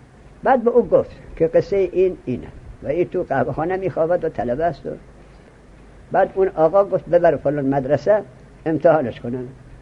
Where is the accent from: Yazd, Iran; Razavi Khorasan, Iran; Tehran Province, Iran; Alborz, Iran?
Razavi Khorasan, Iran; Mashhad; گفتم من از مشهد هستم،